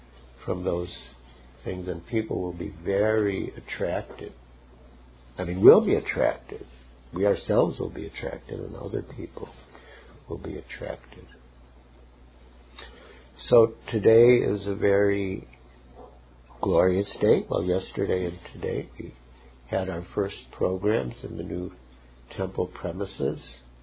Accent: Mumbai, Maharashtra, India; one new friend here heard that I was from Bombay, and she's also from Bombay

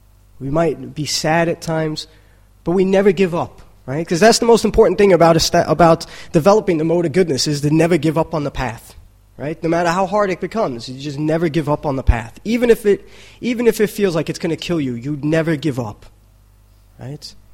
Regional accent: Brooklyn, New York, United States; coming from a little kid growing up in New York City, in Brooklyn, you know, and seeing how I am now.

